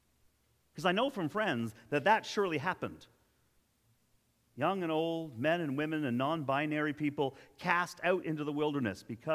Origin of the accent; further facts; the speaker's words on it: Toronto, Ontario, Canada; I grew up in Toronto